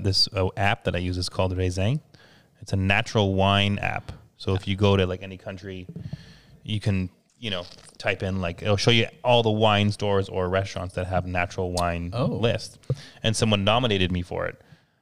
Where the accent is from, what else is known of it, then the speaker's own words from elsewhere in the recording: Montreal, Quebec, Canada; And it's like I'm from Montreal, so I'm like, well, yeah.